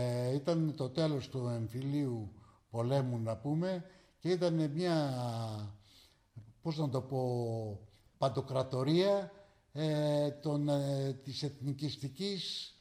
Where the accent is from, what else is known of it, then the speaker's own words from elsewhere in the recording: Kallithea, Attica, Greece; η μητέρα μου ήταν από την Καβάλα. Εγώ γεννήθηκα στην Καλλιθέα, όπως είπα, και εκεί μεγάλωσα.